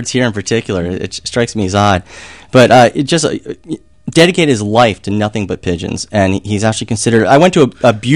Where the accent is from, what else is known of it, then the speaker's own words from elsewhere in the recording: Massachusetts, United States; They were very angry that I was from Massachusetts.